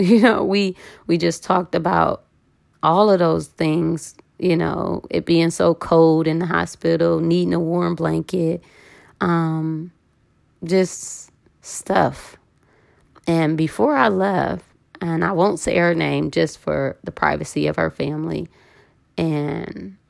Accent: Cleveland, Ohio, United States; Like I said, growing up, I'm from Cleveland. I told y'all that.

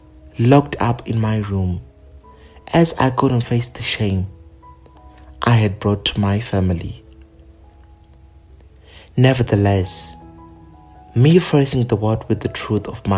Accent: Chitungwiza, Harare Metropolitan, Zimbabwe; a young powerful black trans woman, born and raised in Chitungwiza.

